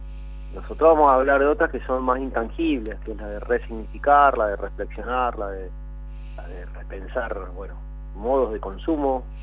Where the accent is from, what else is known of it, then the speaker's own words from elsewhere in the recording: Rosario, Santa Fe, Argentina; soy rosarino